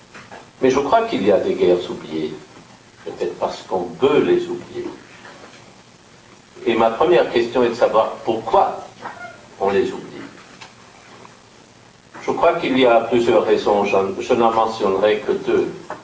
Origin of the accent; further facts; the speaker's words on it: Austria; je me souviens que je viens du pays